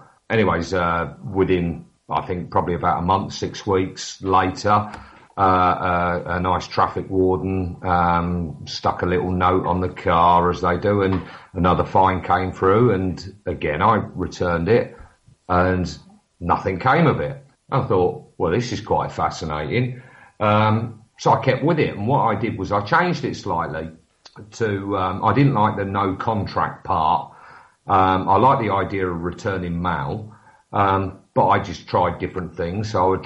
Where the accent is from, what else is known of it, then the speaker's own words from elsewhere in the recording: Milton Keynes, South East England, United Kingdom; And I'm from Milton Keynes, never met the guy